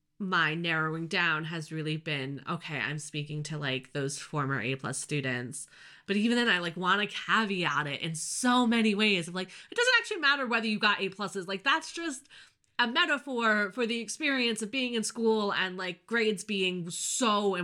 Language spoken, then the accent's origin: English; United States; but I grew up in the States.